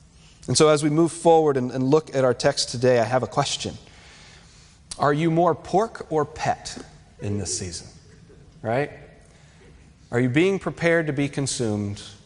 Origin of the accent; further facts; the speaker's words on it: Smithfield, Virginia, United States; So I grew up outside of Smithfield, Virginia.